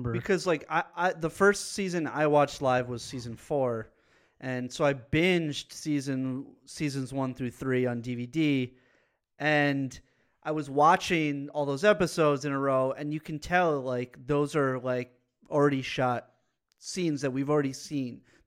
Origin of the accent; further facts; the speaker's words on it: Los Angeles, California, United States; He's like West. I'm from West LA.